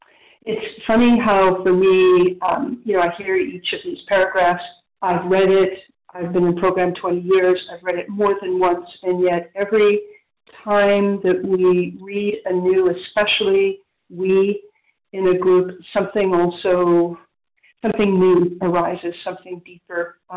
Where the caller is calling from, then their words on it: Ontario, Canada; in Ontario, Canada, near Toronto.